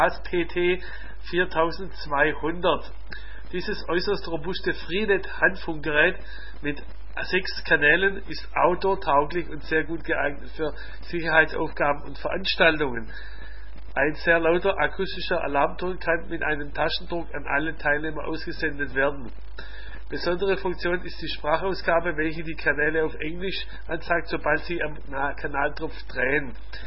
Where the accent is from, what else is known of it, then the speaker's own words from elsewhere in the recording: Baden-Württemberg, Germany; accent: Swabian; Ich hoffe, dass nicht an meinem schwäbischen Akzent liegt.